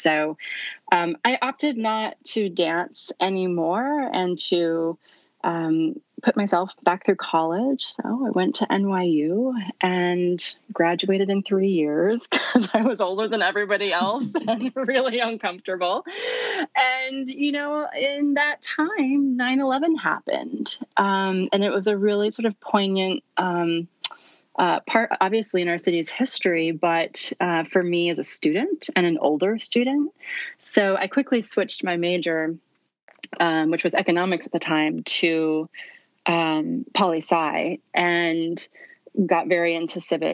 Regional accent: Nevada, United States; born there; I was born in Nevada, and from as early as I can remember, I wanted to be a ballerina.

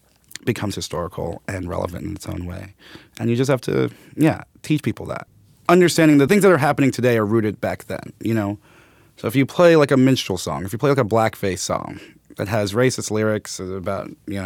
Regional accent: Brooklyn, New York, United States; I grew up in Brooklyn, Bed-Stuy, then Clinton Hill.

